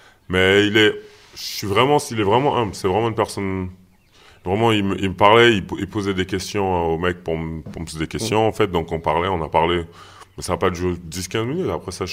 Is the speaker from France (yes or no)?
yes; Paris, Île-de-France, France; je suis parisien, donc pour moi, c'était compliqué